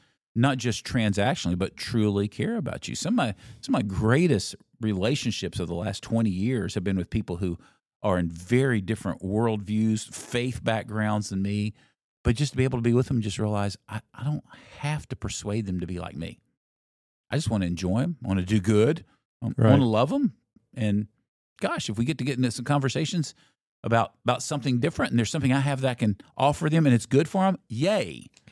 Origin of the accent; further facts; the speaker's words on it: Tennessee, United States; I was raised in East Tennessee, all my dad's family's in Knoxville area.